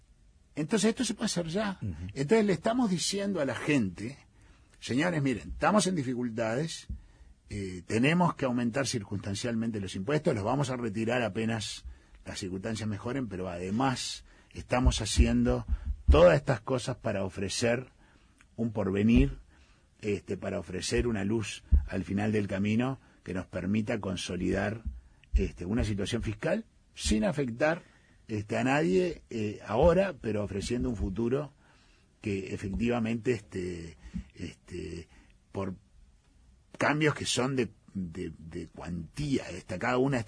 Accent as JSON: {"language": "Spanish", "country": "Uruguay", "said": "somos los ciudadanos del Estado uruguayo los propietarios."}